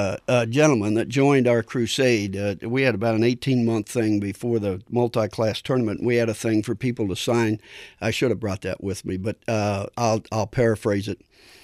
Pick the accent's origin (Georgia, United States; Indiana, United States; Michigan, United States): Indiana, United States; Milan; And not because I'm from Milan